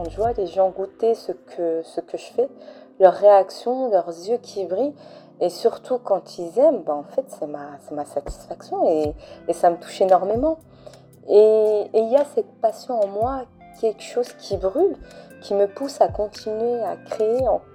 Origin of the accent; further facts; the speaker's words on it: France; comme je suis française d'origine marocaine.